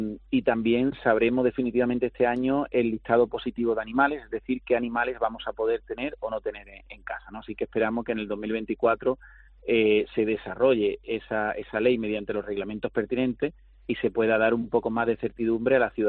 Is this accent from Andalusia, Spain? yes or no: yes; Málaga, Andalusia, Spain; desde pequeño siempre me ha gustado mucho y la vivo como buen malagueño, la vivo intensamente, ¿no?